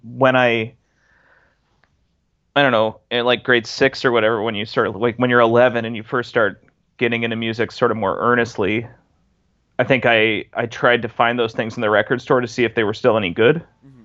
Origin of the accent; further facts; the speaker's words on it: Toronto, Ontario, Canada; born there; Okay, well, I was born in Toronto, where I live.